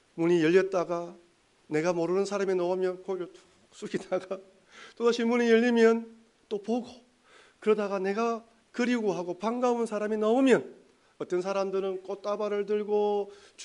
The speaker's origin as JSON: {"language": "Korean", "region": "Busan", "country": "South Korea", "tie": "born there", "also_born_or_lived": "New Zealand", "said": "저는 여기 전포동에서 태어났습니다."}